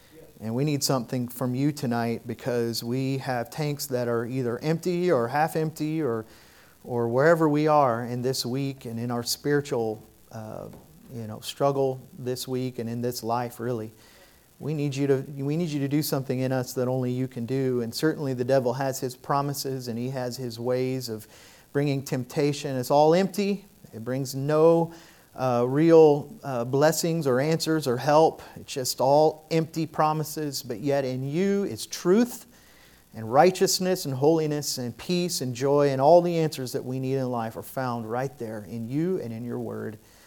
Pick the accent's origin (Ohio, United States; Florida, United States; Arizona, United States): Arizona, United States; Oh man, I'm getting cold now. I'm from Arizona.